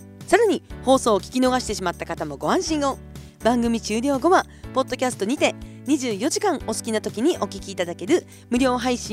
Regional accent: Kushiro, Hokkaido, Japan; 私の生まれ育った北海道の釧路

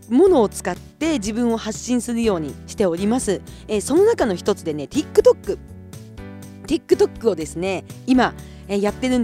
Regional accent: Kushiro, Hokkaido, Japan; 私の生まれ育った北海道の釧路

